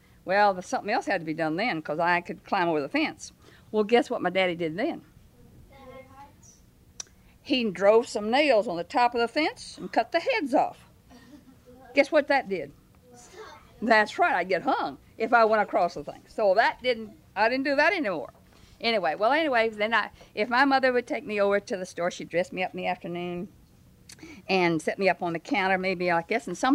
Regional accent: Virginia, United States; born there; Okay, I was born in Virginia.

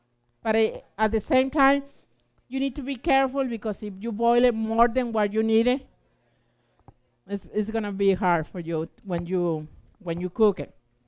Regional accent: Tamaulipas, Mexico; English is a second language; I'm from Tamaulipas. It's across the border from Brownsville.

